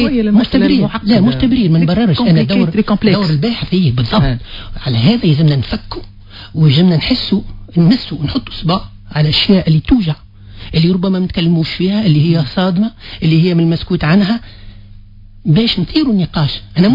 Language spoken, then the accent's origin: Arabic; Tunisia; حتى احنا كتونسيين مرتبطة شيء طبيعي